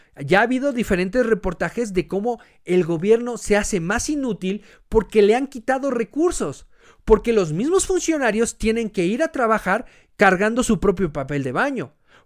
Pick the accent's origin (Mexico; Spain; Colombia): Mexico; seguimos siendo mexicanos, porque seguimos siendo parte de la misma nación